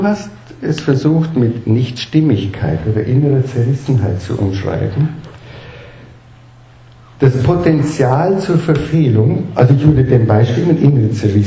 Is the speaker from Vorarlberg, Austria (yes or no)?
yes; Vorarlberg, Austria; ist vielleicht etwas alemannisch nüchterner gesagt, ich bin Vorarlberger